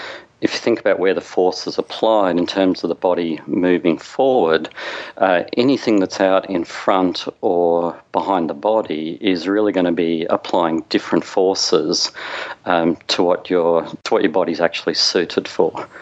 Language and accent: English; Australia; Growing up in Australia, I played a lot of sport as a kid.